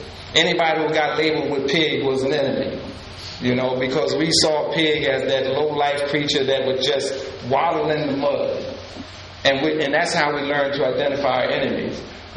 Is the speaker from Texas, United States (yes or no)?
no; Plainfield, New Jersey, United States; My hometown, Plainfield, New Jersey, was like 45,000 people, just very racially divided.